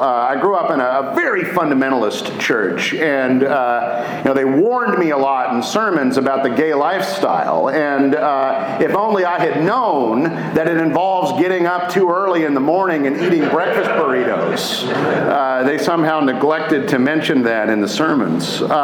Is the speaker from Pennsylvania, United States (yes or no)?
yes; Pennsylvania, United States; I'm from the Alabama section. Grew up in a small town, graduated from one of the smallest public high schools in the state. There were 42 kids in my graduating class.